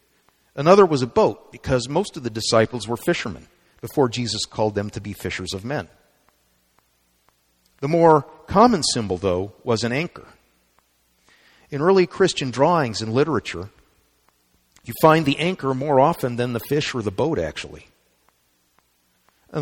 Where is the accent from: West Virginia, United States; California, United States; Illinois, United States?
California, United States; I grew up in Orange County, and we lived about a mile from the Magic Kingdom of Disneyland.